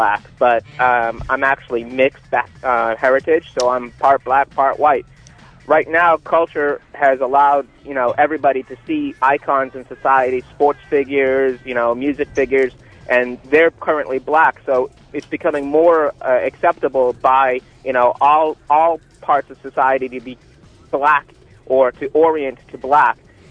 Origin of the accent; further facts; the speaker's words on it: Boston, Massachusetts, United States; I've got a mixed background. I'm from Boston